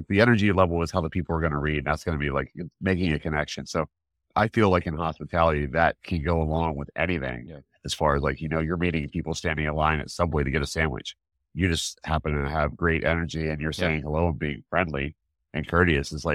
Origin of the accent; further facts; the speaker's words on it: Pennsylvania, United States; growing up in Pennsylvania, I mean, Randy, you should know as well as I do that anything like made back home is comfort food